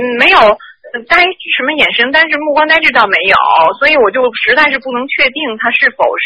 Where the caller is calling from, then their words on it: Melbourne, Victoria, Australia; 那个我是从墨尔本打来的